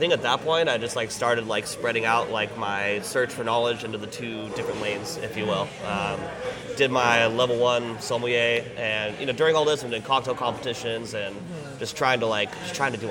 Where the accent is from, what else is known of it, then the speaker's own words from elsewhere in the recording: California, United States; I mean, I grew up in Northern California, and like I grew up with the Rinaldi family, who are like kind of like Barolo, like royalty, so Italian wine.